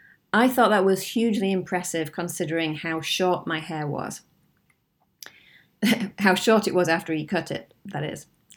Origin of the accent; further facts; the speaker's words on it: United Kingdom; I'm British, so I do know about tea